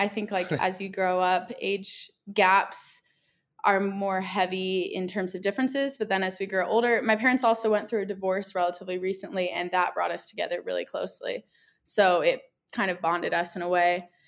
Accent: Carlsbad, California, United States; I grew up in Carlsbad, California, and I'm the oldest of five siblings.

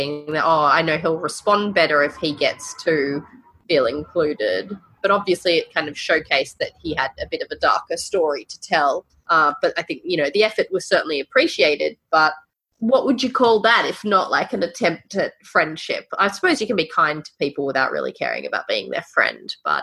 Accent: Australia; Can I just say, as an Australian, hearing, is that how you think that that word is said?

